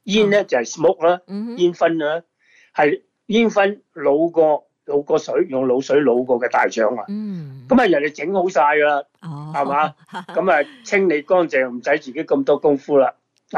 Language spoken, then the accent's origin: Cantonese; Guangdong, China; 我們廣東人很喜歡吃那些豬的內臟嘛